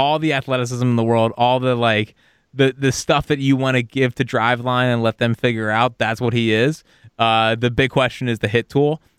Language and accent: English; Philadelphia, Pennsylvania, United States; also born or lived in Arkansas; I said Illinois. I'm from Philly. You're from New York.